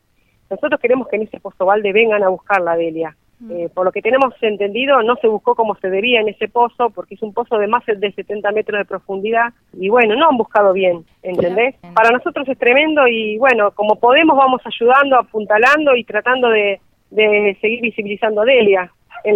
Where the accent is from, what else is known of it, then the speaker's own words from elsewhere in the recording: Buenos Aires, Argentina; now in La Paz, Argentina; yo vivo en La Paz, yo soy de Buenos Aires, pero hace 9 años que vivo en La Paz y tengo un comercio frente a la policía de La Paz.